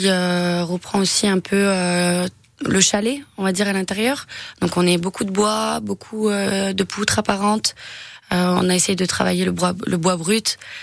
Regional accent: Nouvelle-Aquitaine, France; Et mon père et moi, nous venons du bassin d'Arcachon.

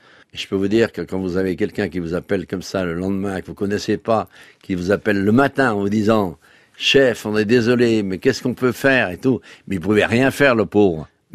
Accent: Manigod, Auvergne-Rhône-Alpes, France; On est de Manigot.

